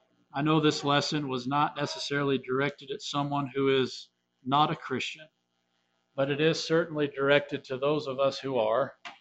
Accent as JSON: {"language": "English", "country": "United States", "said": "Yes, I'm an American, and I like America. I love America."}